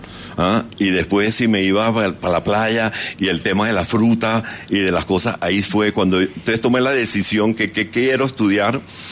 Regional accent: Cartagena, Bolívar, Colombia; also born or lived in Mompox; yo nací en Mompox, pero mi padre trabajaba en una petrolera, entonces viajaba mucho que Bogotá, de pronto estábamos otra vez en Cartagena, y mi infancia fue en Cartagena.

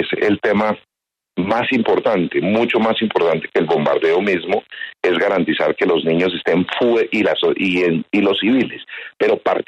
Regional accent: Colombia; de ser una persona como lo somos todos los colombianos.

